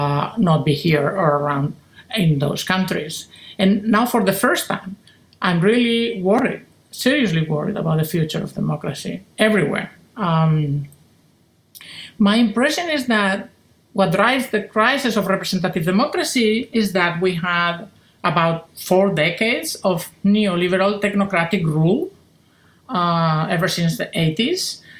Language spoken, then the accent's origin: English; Spain; I grew up in Spain, as you mentioned, so I grew up in a dictatorship, in Franco's dictatorship